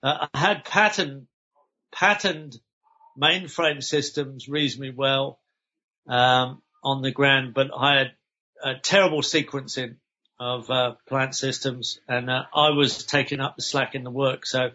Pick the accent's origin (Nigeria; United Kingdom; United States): United Kingdom; England; moved away as an adult; now in Australia; I'd just emigrated to Australia. The first year I emigrated to Australia from England.